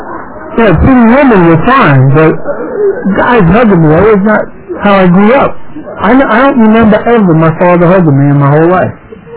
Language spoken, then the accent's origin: English; Bronx, New York, United States; When I was growing up in the Bronx, my goal in life was not to become a nerd.